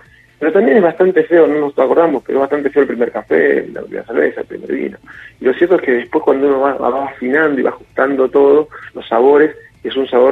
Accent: Argentina; nosotros como argentinos

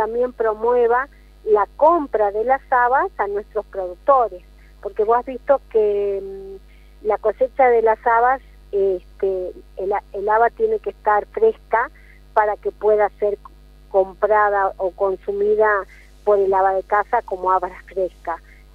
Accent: La Quiaca, Jujuy, Argentina; born there; tratándose de La Quiaca, doblemente todavía. Ser útil al lugar donde yo nací, que quiero tanto, a mí me llena de placer

